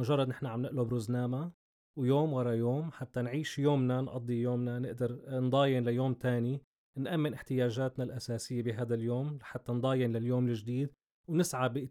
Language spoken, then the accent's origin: Arabic; Syria; نحن كشعب سوري عايشين بسوريا